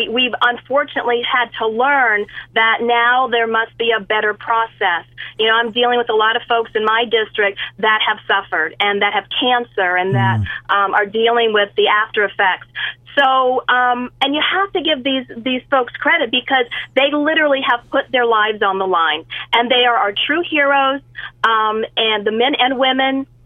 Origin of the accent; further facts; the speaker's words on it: Florida, United States; You know, I'm from Central Florida. I've been in touch with relatives and friends